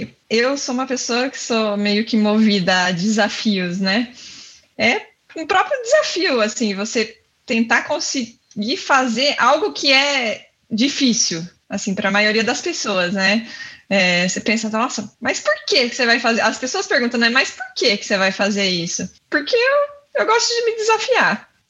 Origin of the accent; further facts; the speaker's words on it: São José do Rio Preto, São Paulo, Brazil; eu sou de São José do Rio Preto